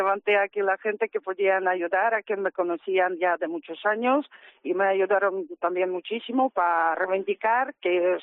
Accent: Ukraine; Spanish is a second language; now in Palencia, Spain; yo me estaba aquí como ucraniana, no había muchas ucranianas aquí en Palencia, somos 5 contadas y unas cuantas rusas

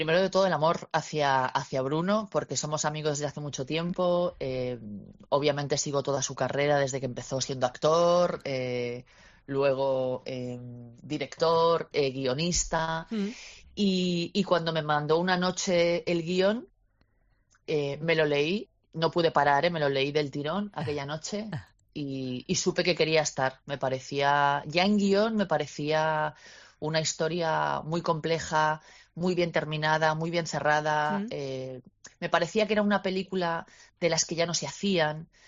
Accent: Zaragoza, Aragon, Spain; es que yo soy muy terca, como buena zaragozana.

